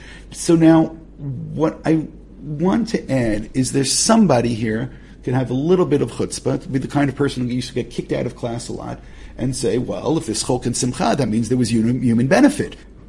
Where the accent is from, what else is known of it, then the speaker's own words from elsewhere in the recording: Chicago, Illinois, United States; I probably should have used the Bears if we're from Chicago.